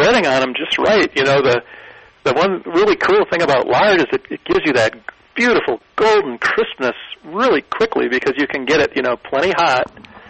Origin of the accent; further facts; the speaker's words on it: North Dakota, United States; Yes, I'm actually from North Dakota.